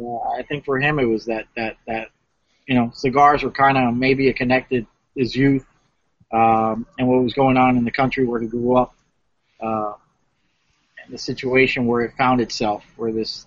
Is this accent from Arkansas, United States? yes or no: no; Princeton, New Jersey, United States; But I grew up in the Northeast, in Princeton, New Jersey